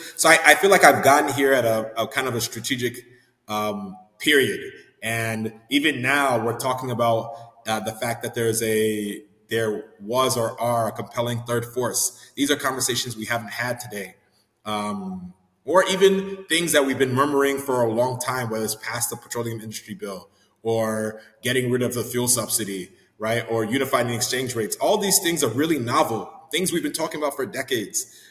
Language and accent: English; Chicago, Illinois, United States; born there; I was born in Chicago, but I've been coming back to Nigeria ever since I was young.